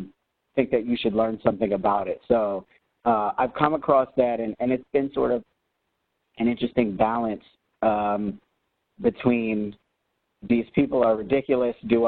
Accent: Philadelphia, Pennsylvania, United States; now in Atlanta, United States; Growing up in Philadelphia and having a father who was born in 1936 who had experienced racism in Philadelphia in some very visceral ways and physical ways.

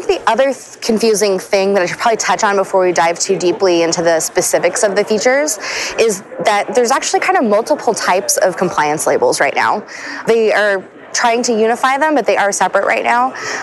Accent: Seattle, Washington, United States; I'm from Seattle.

